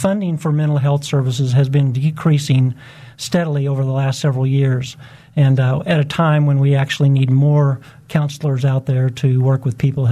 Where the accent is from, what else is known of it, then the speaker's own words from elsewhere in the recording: Wichita, Kansas, United States; also born or lived in Atlanta, Georgia; my wife and I moved back to Wichita from Atlanta, Georgia. We both quit and left our jobs and came back to Wichita unemployed and began to pray that God would provide the right place for me. And so I'm coming home